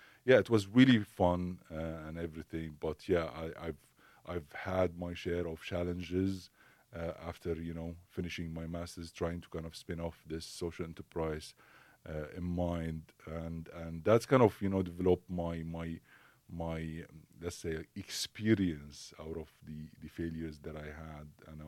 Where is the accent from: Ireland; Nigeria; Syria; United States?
Syria; English is a second language; Hi, everyone. I am from Syria. So I come from Syria.